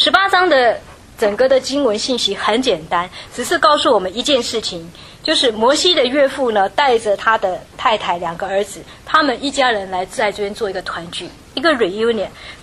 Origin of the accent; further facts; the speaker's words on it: Taiwan; now in United States; 我自己本身是从台湾来的，我有佛教的背景，拜很多不同的神。我到了美国以后